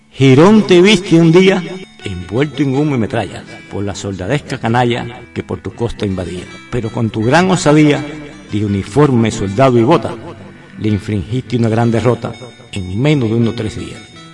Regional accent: Cuba; como cubano al fin tiene su la música engrabada en el alma

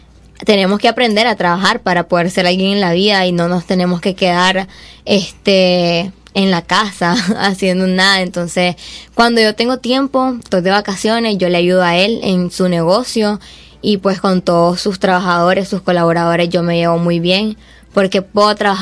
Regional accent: Matagalpa, Nicaragua; soy de Matagalpa. Entonces, al venir acá, he tenido que ser un poco más independiente

